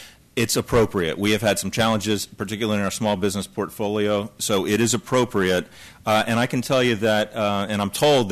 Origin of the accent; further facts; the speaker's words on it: Miami, Florida, United States; I flew up here from my hometown, Miami, where I was the last 10 days